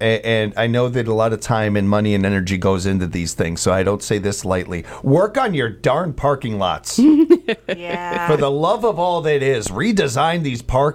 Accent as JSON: {"language": "English", "country": "United States", "said": "I honestly don't do this very often, but I'm being very American here. I knew about the American ones, and that's it."}